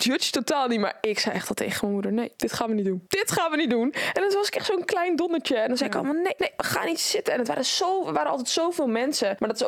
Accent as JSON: {"language": "Dutch", "country": "Turkey", "said": "Je hebt als Turk ook sowieso echt elke 2 maanden zeker wel een bruiloft in primetime."}